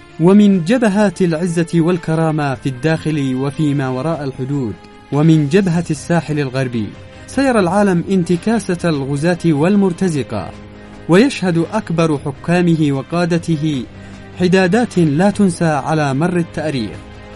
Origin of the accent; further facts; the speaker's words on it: Yemen; ونحن كشعب يمني